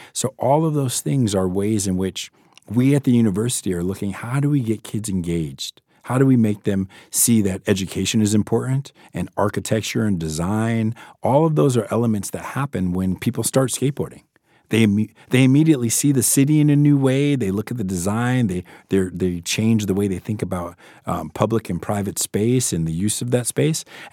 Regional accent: Massachusetts, United States; I'm originally back from the East Coast, from Massachusetts.

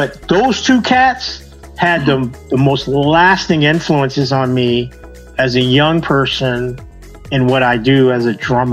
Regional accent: Washington, District of Columbia, United States; I grew up in Washington, D.C. This area is very, very rich in musicians and arts and style of music and things like that, right?

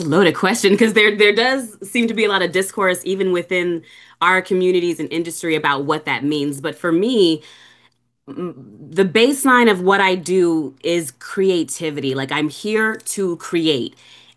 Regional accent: San Diego, California, United States; growing up in Encanto, it being a diverse area, for me, there weren't a whole lot of people to share my love of fandom with. As a matter of fact, growing up, you know, Black in San Diego

